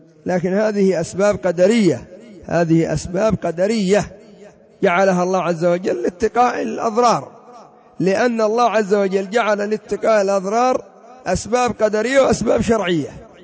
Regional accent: Yemen; يا أخي، قد زرنا عدة دول ما عندهم هذا البناء الذي عندنا في اليمن

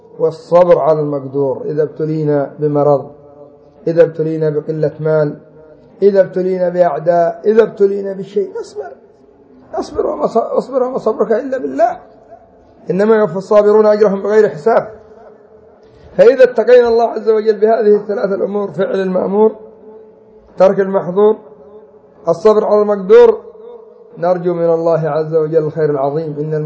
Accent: Yemen; هؤلاء مثلا المعتزلة الشيعة الذين عندنا في اليمن

